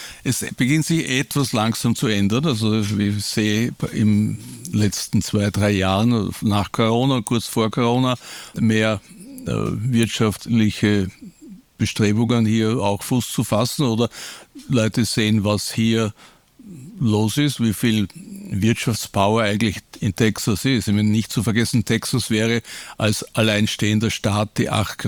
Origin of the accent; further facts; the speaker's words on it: Vienna, Austria; in meinem Herzen sage ich oft, ich bin Österreicher, Strich Europäer, vielleicht noch Weltbürger, aber eigentlich sehr im Herzen ein auch, oder Wiener vor allem